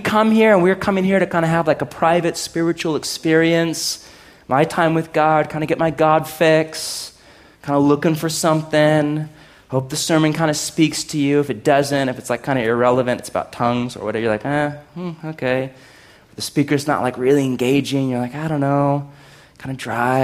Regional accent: United States; Like, I'm American. You know what that means? Lots of things.

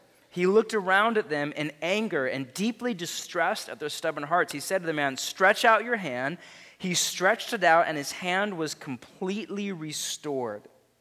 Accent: United States; We're American, of course. This is Portland.

